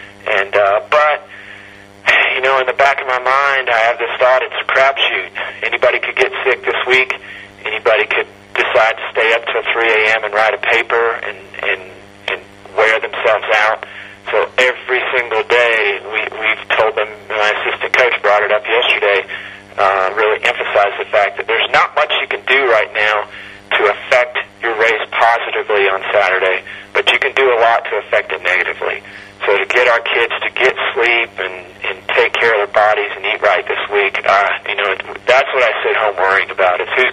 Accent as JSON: {"language": "English", "region": "Texas", "country": "United States", "tie": "born or raised there", "said": "And I grew up in Texas partly"}